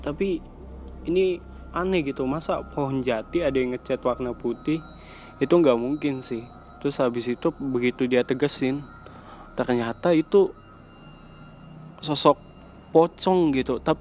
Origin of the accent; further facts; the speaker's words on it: Central Java, Indonesia; now in Jakarta, Indonesia; Tepatnya kampung gue tuh di daerah perbatasan antara Magelang sama Temanggung.